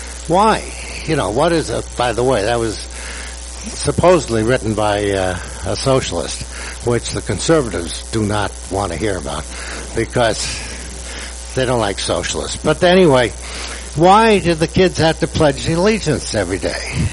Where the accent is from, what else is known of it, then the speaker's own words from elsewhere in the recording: Brooklyn, New York, United States; born there; I was born in Brooklyn. I don't want to die for Brooklyn, you know.